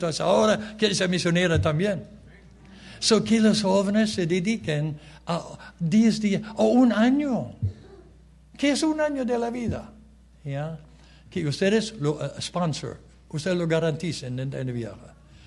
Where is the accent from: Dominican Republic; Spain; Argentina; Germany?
Germany; moved away; Somos inmigrantes, Evelyn viene de Canadá, yo vengo de Alemania.